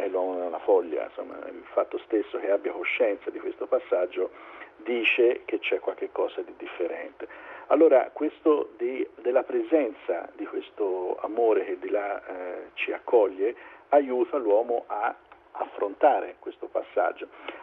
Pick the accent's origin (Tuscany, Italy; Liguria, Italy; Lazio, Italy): Tuscany, Italy; io sono toscano, sono cresciuto guardando le tombe degli Etruschi, le loro pitture